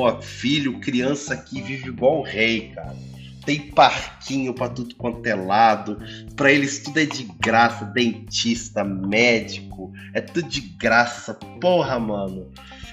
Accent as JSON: {"language": "Portuguese", "country": "Brazil", "tie": "born or raised there", "said": "É meu país, foi onde eu cresci."}